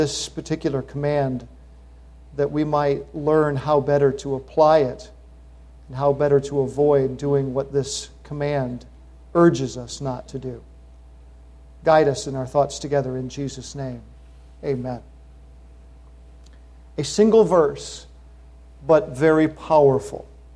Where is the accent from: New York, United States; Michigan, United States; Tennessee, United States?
New York, United States; Back in high school, we had a girl on our bus in my hometown in upstate New York